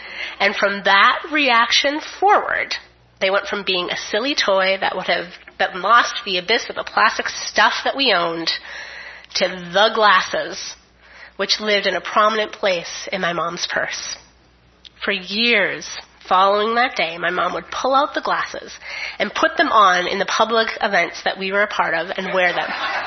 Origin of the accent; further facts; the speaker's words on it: Minnesota, United States; I grew up in Minnesota.